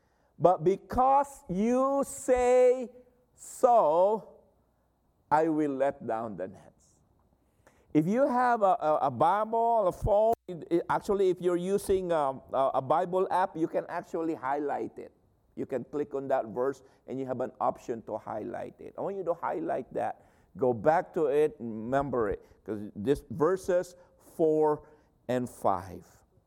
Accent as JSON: {"language": "English", "region": "California", "country": "United States", "said": "I thought San Francisco was already north from us because we came from Southern Cal."}